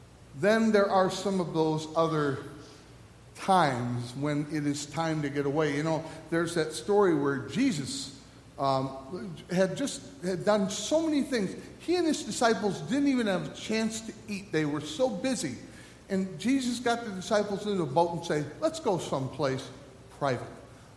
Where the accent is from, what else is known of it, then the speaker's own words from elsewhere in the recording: Midwest, United States; also born or lived in El Paso, Texas; I grew up in the Midwest where there wasn't a lot of cognizance about the stuff that was going on. But then my parents moved to El Paso, Texas.